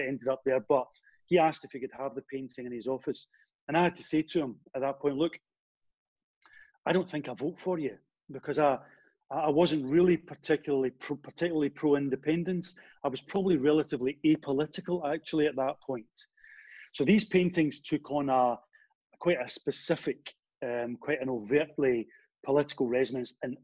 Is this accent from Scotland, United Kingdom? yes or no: yes; Scotland, United Kingdom; because I'm Scottish.